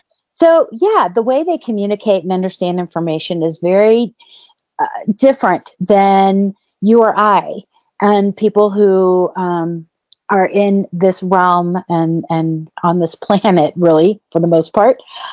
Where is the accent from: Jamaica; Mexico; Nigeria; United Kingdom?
Mexico; Mexico City; also born or lived in San Antonio; now in United States; I grew up in Mexico City. I lived in San Antonio, and San Antonio is where I was an interpreter for a little over 13 years.